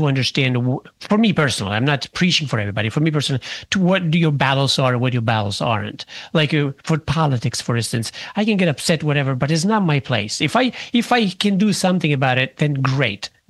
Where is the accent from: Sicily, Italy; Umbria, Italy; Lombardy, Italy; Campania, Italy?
Sicily, Italy; because I grew up in Sicily where the word wasn't even a thing.